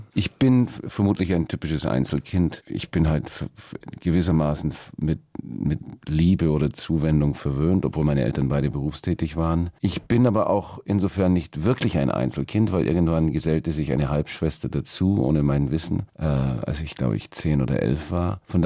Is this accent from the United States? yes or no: yes; United States; also born or lived in Austria; Ich bin Amerikaner, ich bin auch Österreicher, ich habe ja auch den österreichischen Pass. Ich bin die deutsche Sprache liebender Schauspieler.